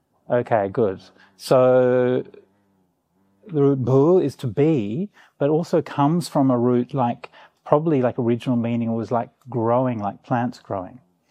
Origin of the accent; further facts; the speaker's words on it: Australia; I'm sorry. I shouldn't traffic in stereotypes. I am Australian, after all.